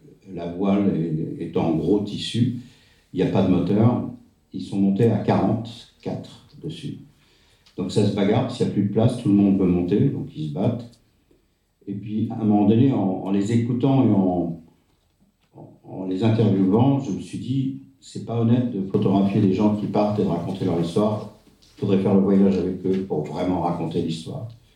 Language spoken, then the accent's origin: French; Brittany, France; Alors moi, je suis breton